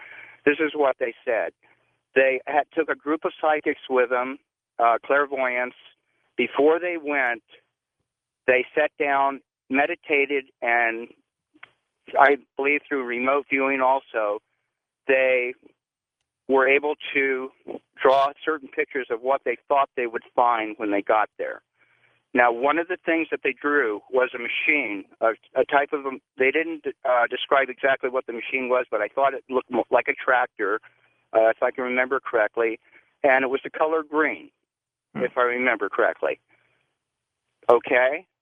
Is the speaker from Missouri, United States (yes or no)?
no; Miami, Florida, United States; moved away as an adult; also born or lived in California; I grew up in Miami, so I'm well aware of the Bermuda Triangle, and I heard of quite a few strange things occurring. In 75, I went to California, started school there